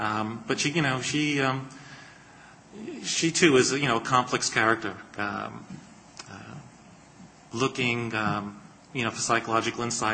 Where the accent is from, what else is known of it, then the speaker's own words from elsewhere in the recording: Brooklyn, New York, United States; But I grew up in Brooklyn. It is kind of the Brooklyn of old in my mind. Very easy way of life, very uncomplicated.